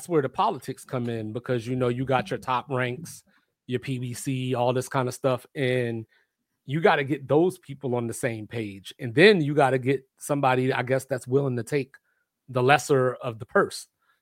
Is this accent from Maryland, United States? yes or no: yes; Baltimore, Maryland, United States; it's not just because I'm from Baltimore